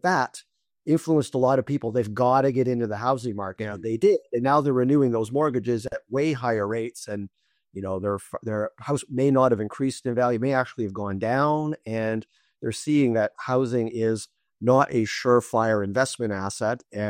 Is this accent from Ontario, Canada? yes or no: yes; Toronto, Ontario, Canada; And, you know, I grew up in Toronto, north end of Toronto.